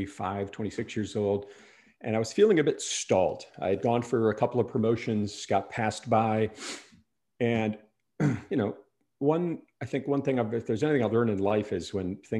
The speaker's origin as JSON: {"language": "English", "region": "Wisconsin", "country": "United States", "tie": "born or raised there", "said": "I grew up in Wisconsin, which is the middle of America, a little north of Chicago for a reference point."}